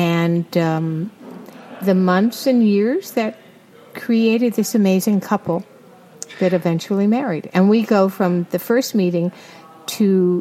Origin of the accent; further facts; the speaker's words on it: New York City, New York, United States; I grew up in New York in Hell's Kitchen and started working when I was 6 years old.